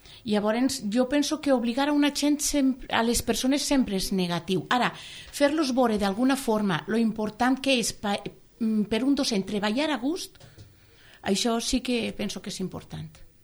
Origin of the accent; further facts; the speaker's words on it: Barcelona, Catalonia, Spain; jo vinc de Barcelona, de les rodalies de Barcelona